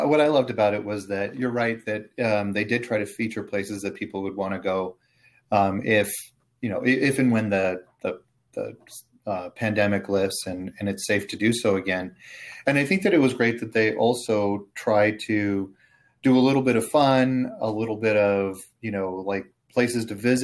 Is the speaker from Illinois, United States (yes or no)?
no; California, United States; And I grew up in Southern California.